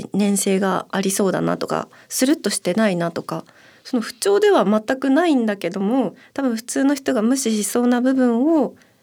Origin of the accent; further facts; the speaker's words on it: Akita, Japan; 秋田出身なんでやっぱり日本酒飲みますね。